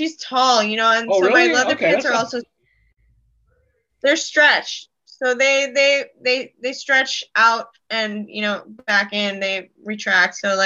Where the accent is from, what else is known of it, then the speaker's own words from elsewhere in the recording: Newport Beach, California, United States; Newport Beach, California.